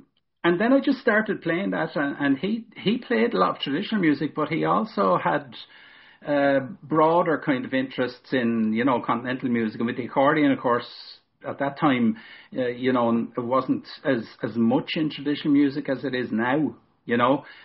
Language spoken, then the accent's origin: English; County Wicklow, Ireland; I never actually entered a flat through Wicklow, even though I'm from Wicklow.